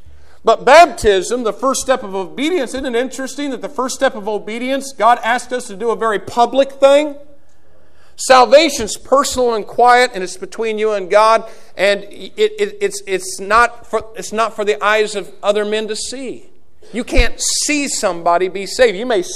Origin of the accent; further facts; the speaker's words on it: Greene County, United States; If they knew I was from Greene County, they would have known it was a can of Skoal.